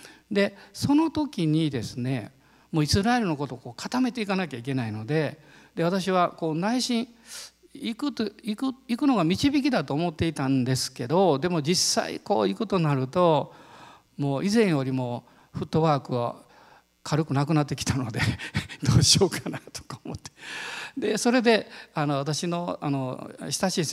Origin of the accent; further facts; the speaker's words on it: Osaka, Japan; 私は大阪ですから、